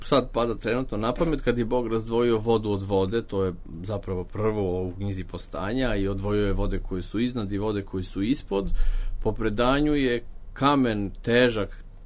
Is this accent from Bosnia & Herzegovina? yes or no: no; Serbia; zato što ja dolazim iz Srbije